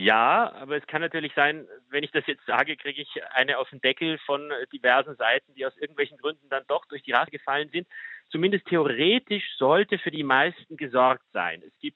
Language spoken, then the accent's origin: German; Vienna, Austria; Also ich bin jetzt 37, ich bin in Wien geboren